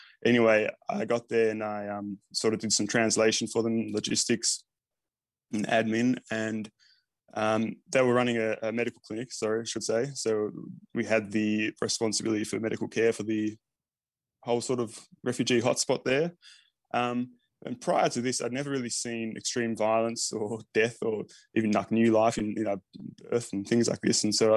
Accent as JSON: {"language": "English", "region": "Tasmania", "country": "Australia", "said": "I'm from Tassie, kind of new paramedic."}